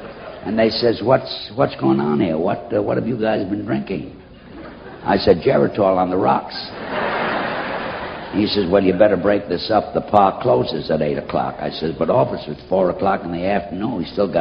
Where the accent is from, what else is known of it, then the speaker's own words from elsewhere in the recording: New York City, New York, United States; I was born in New York City on the Lower East Side. I came from a very large family. We were 7 sisters and 5 brothers.